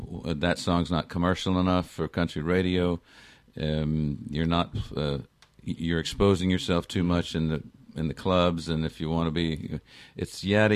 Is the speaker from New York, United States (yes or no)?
no; Memphis, Tennessee, United States; also born or lived in Los Angeles, United States; now in Austin, United States; as a young man growing up in Memphis and … exploded, which changed my life absolutely completely